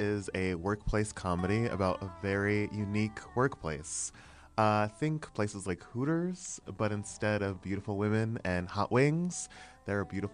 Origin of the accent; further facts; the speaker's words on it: Philadelphia, Pennsylvania, United States; moved away as an adult; now in Pittsburgh, United States; So don't hold it against me, but I'm from Philadelphia. Thank you. I appreciate it. I grew up in Philly and then I came to Pittsburgh to go to Pitt. I've been here since 2009 and now I live in Hazelwood